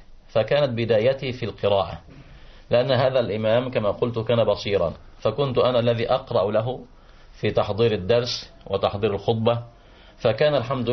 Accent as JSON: {"language": "Arabic", "town": "Al-Shin", "region": "Gharbia", "country": "Egypt", "tie": "born or raised there", "said": "أعمل إماما وخطيبا في أوقاف الغربية بمسجد النور في قريتي الشين."}